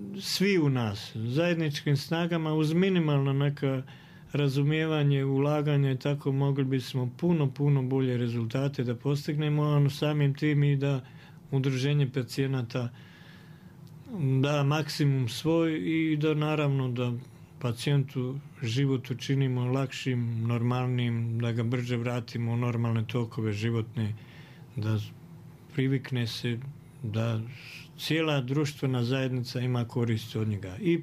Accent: Foča, Republika Srpska, Bosnia & Herzegovina; Eto, to je slučajno moj zavičaj, pa onda još više tako veže me i emotivno.

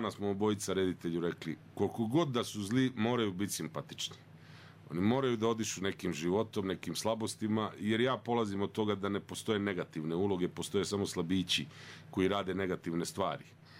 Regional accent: Berane, Berane Municipality, Montenegro; born there; ja sam iz Berana poreklom, dole sam rođen, provodio sam leta i zime kod bake u Crnoj Gori, tamo na severu.

